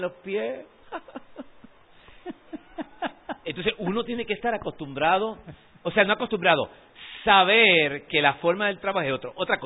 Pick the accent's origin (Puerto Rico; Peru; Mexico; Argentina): Puerto Rico; a nosotros que somos puertorriqueños, pero que somos en algunas cosas americanos